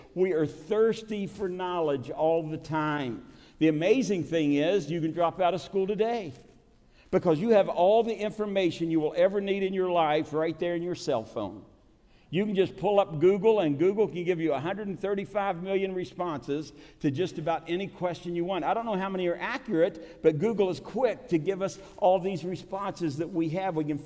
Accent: Appalachia, United States; I was really shocked to learn in my heritage where I grew up in Appalachia

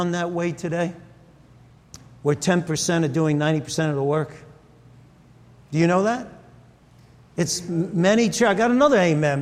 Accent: Brooklyn, New York, United States; I like to hear sirens. I grew up in Brooklyn.

